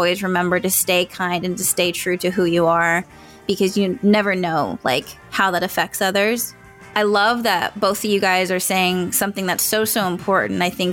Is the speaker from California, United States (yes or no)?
yes; California, United States